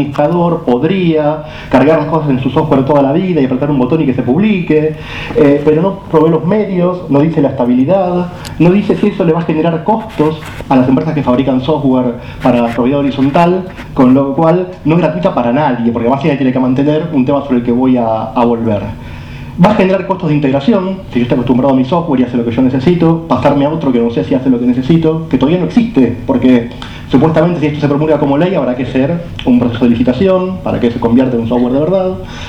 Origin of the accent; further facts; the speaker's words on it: Mar del Plata, Buenos Aires Province, Argentina; Yo también soy de Mar del Plata, también vivo en una casa